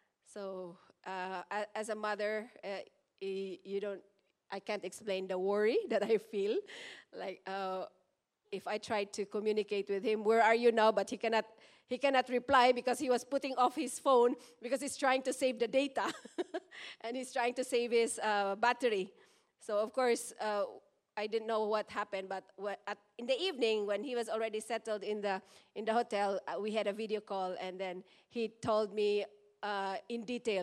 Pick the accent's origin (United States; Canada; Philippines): Philippines; Mindanao; So my home country, my hometown is in Mindanao. It's quite far from where my son was.